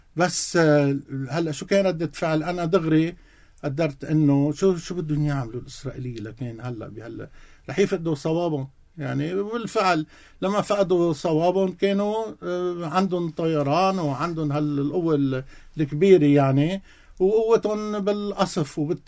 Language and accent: Arabic; Lebanon; نحن لبنانية